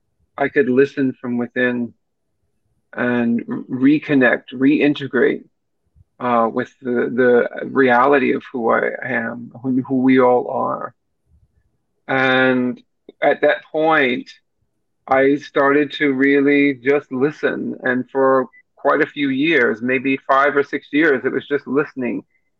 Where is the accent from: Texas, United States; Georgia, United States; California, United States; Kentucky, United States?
Kentucky, United States; I had left my catering business and returned here to my home state of Kentucky.